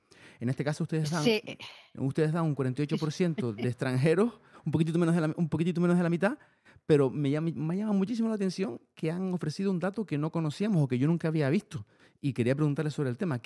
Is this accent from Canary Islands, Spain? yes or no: yes; Canary Islands, Spain; Yo soy de aquí, de Fuerteventura